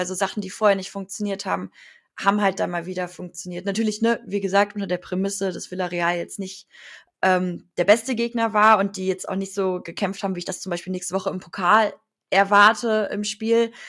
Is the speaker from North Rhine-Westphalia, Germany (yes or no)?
yes; Leverkusen, North Rhine-Westphalia, Germany; ich bin in Leverkusen geboren, ich wohne hier mein ganzes Leben lang